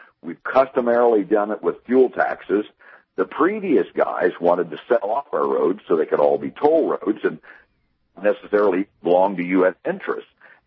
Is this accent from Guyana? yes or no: no; Midwest, United States; I'm from the Midwest. I used to truck in places like Pittsburgh